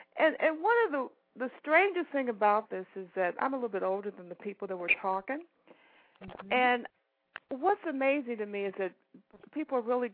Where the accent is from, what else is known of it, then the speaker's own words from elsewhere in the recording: Chicago, Illinois, United States; Yeah, I'm from Chicago.